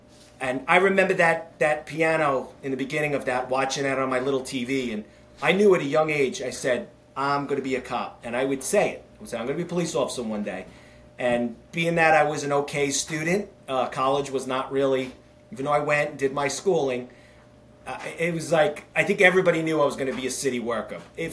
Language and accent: English; New York, United States; Yeah, I grew up in Queens, New York, and I grew up in a neighborhood that a lot of cops turned out of this area in Queens.